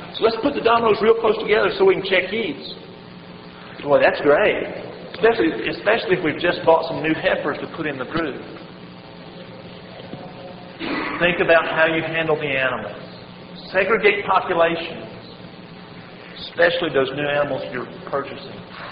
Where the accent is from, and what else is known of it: Kentucky, United States